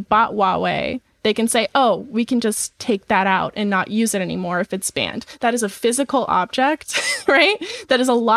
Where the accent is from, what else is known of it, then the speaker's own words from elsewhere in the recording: Nebraska, United States; I'm from Nebraska. It probably wouldn't happen there either.